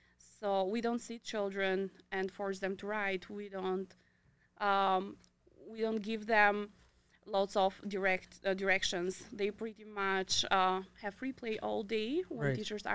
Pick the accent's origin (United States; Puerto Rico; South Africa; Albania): Albania; now in Canada; Well, I am from Albania. I moved to Calgary just about 8-9 years ago.